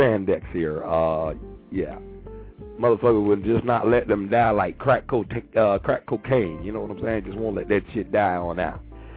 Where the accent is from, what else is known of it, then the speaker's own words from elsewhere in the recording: Florida, United States; because I'm from Florida, so this might not apply to most of y'all